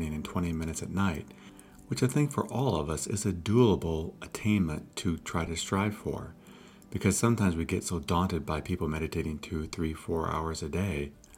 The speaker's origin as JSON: {"language": "English", "region": "Iowa", "country": "United States", "tie": "born or raised there", "said": "Well, between meditating, growing up in Iowa, and being exposed to Herbert Benson"}